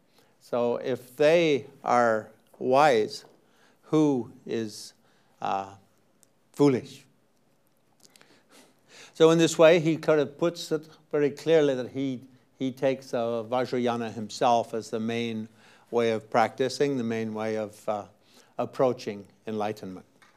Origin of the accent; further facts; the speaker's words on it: Quebec, Canada; I was growing up in Quebec.